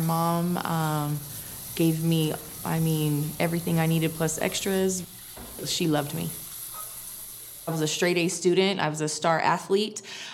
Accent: Oildale, California, United States; So I was born and raised here in Oildale, California.

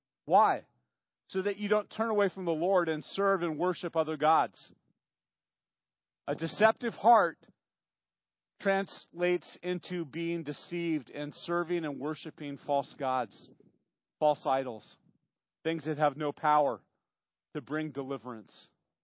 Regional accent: Santa Barbara, California, United States; You know, I grew up in Santa Barbara, you guys know that, and I grew up basically in a family that didn't have money.

